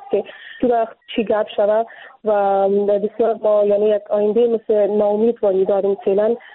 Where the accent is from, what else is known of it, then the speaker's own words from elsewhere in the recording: Pakistan; من تولدم در پاکستان بودم، من اینجا به دنیا آمدیم، من اینجا درس خود را خوانده، مکتب خود را خلاص کردم